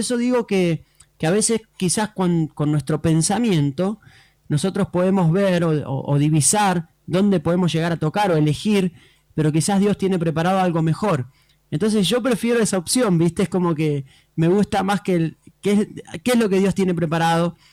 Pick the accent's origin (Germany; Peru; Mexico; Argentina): Argentina; me gustaría primeramente comenzar en mi país, ¿no? En Argentina.